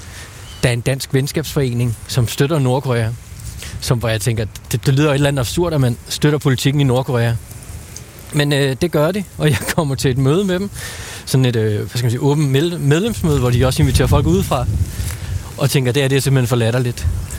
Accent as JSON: {"language": "Danish", "town": "Nakskov", "region": "Zealand", "country": "Denmark", "tie": "born or raised there", "said": "jeg er opvokset på Lolland, i Nakskov, helt ned på, hvad skal man sige, udkantsdanmark"}